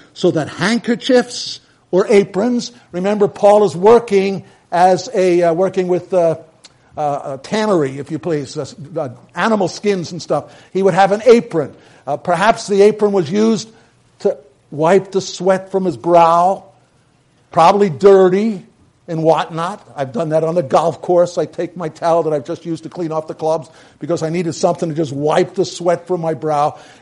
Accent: New York City, New York, United States; or the subway station that I grew up on in New York City with people all around you bustling and moving.

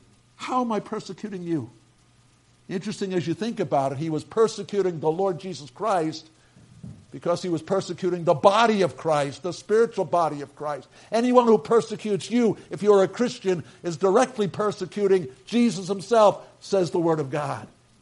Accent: Staten Island, New York, United States; I was raised with these Norwegians who had family in Norway, lived in Brooklyn, would come to Staten Island, the country part of New York City, and they would be there in our living ro

